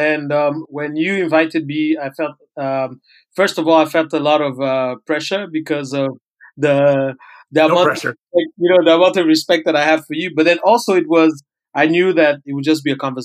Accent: Rwanda; So, you know, I'm originally from Rwanda. I grew up in Rwanda.

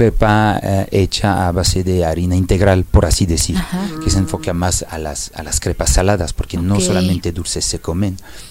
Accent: Paris, Île-de-France, France; Spanish is a second language; now in Mexico; Yo soy originario de París.

